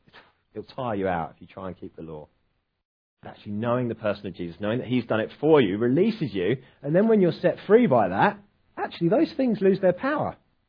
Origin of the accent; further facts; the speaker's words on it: United Kingdom; But we're British, so we go, oh, no, I couldn't put him out.